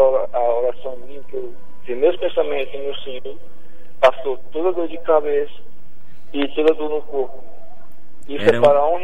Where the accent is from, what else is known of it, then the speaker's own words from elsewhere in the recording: São Gonçalo do Amarante, Brazil; Eu sou de São Gonçalo Amarante.